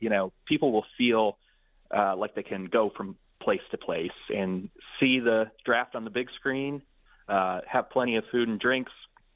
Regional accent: Detroit, Michigan, United States; also born or lived in Washington, D.C. / New York / Moscow; So I'm from Detroit originally, grew up between 7 and 8 Mile and Green Acres, and have sort of traveled to other parts of the world. I lived in D.C. for a while. Spent time in New York, in Moscow, Russia.

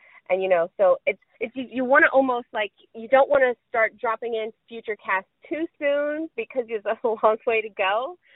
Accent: Houma, Louisiana, United States; We didn't talk about this, but I'm from Houma.

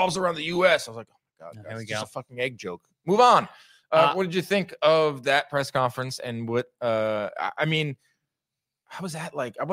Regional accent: New York City, New York, United States; I'm a New Yorker. I like the fact we're both New Yorkers.

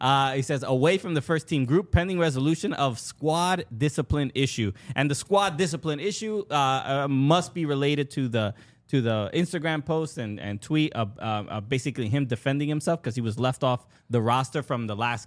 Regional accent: New York, United States; I am from New York.

